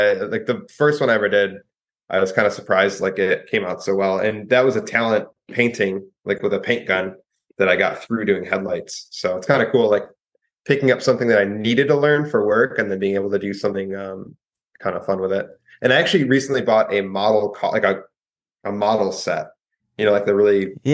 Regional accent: Arlington, Virginia, United States; born there; I was born in Arlington, Virginia.

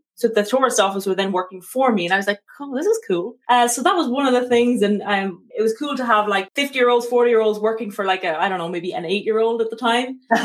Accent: Ireland; moved away as an adult; So, yeah, I'm Irish. I'm here now about 2 years or so.

